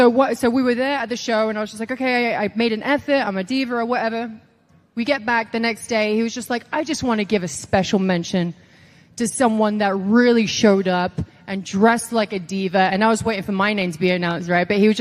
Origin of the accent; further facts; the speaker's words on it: England, United Kingdom; I'm from England. We do this.